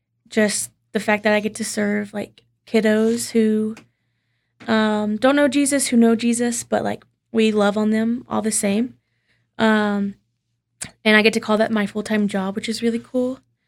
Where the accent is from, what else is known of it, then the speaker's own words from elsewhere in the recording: Mississippi, United States; That's a hard question for me because I come from Mississippi where there's bugs everywhere.